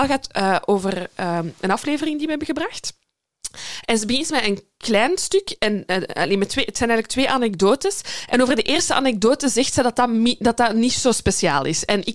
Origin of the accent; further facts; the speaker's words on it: Geraardsbergen, East Flanders, Belgium; want ik heb een heel groot deel van mijn jeugd in Gerardsbergen, midden in het centrum en in de buurt van dat veranderde café toen al doorgebracht.